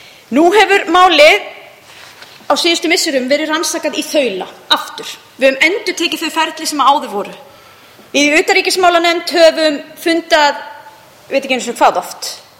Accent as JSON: {"language": "Icelandic", "town": "Mosfellsbær", "region": "Capital Region", "country": "Iceland", "tie": "born or raised there", "said": "sveitastjórnarkosningar í heimabænum mínu Mosfellsbæ"}